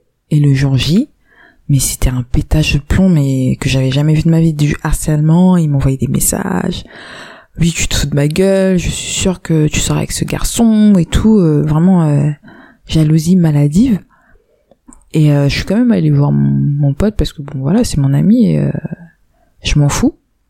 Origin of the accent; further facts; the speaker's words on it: France; Enfin, je suis française